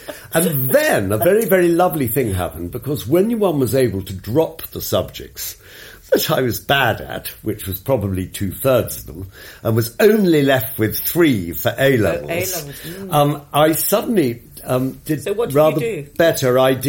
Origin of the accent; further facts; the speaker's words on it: London, United Kingdom; And we grew up in London, just off the King's Road, and we had a house in West Sussex.